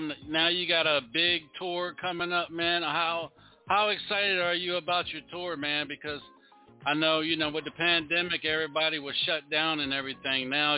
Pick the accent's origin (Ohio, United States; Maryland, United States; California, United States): Maryland, United States; now in Charlotte, United States; Yeah, I'm originally from Maryland, I'm down here in Charlotte.